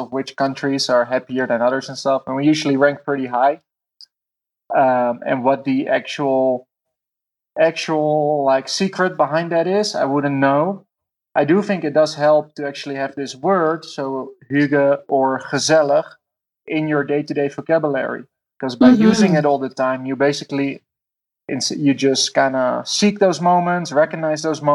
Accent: Amsterdam, North Holland, Netherlands; And I'm from Amsterdam, the Netherlands.

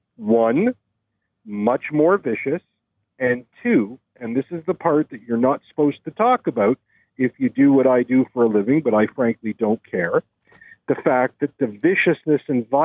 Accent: Canada; I'm a Canadian citizen.

